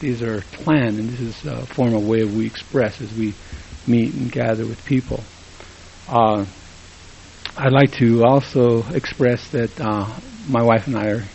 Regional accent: Coyote Canyon, New Mexico, United States; I'm from Coyote Canyon area, north of Gallup, New Mexico. Very small community.

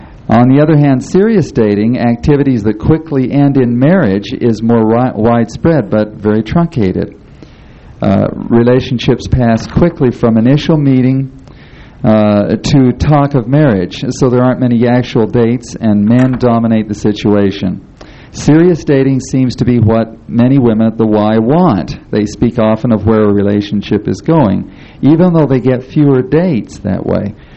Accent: Salt Lake City, Utah, United States; born there; I was born in Salt Lake City.

